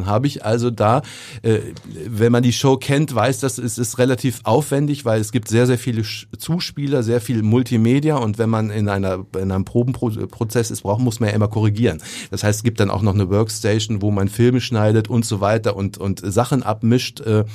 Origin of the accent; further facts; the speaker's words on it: Hanover, Lower Saxony, Germany; born there; Ich bin in Hannover geboren.